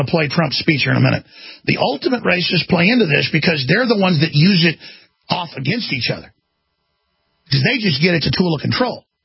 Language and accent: English; Dallas, Texas, United States; I grew up in Dallas. I grew up where there was a big black neighborhood in our area that was segregated, basically.